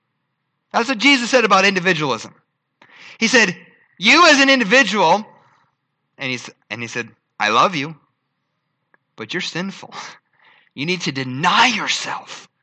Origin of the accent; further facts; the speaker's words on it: Erie, Pennsylvania, United States; I remember I didn't grow up in Philadelphia. Spending time in Philadelphia. I grew up in Erie, Pennsylvania.